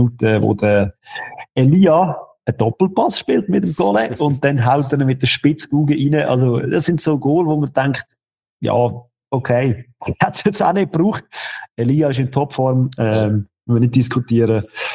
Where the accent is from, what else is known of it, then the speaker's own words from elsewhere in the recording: Lucerne, Switzerland; Ich als Luzerner in Bern, quasi ein Heimspiel